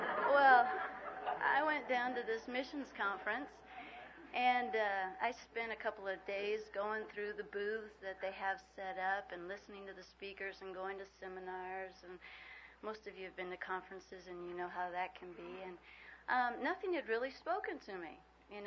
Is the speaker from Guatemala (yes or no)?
yes; Guatemala; I had, you know, grown up in a missionary family. My parents were with Wycliffe, and I grew up in Guatemala.